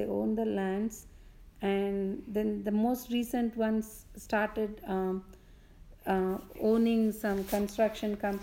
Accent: India; I grew up in India, and my childhood was a lot of fun. We traveled a lot. Went to schools in different states with different languages

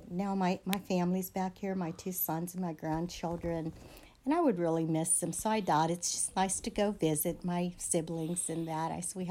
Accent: Natrona, Pennsylvania, United States; I grew up in Natrona. I lived most of my life in Natrona Heights, Trenum area.

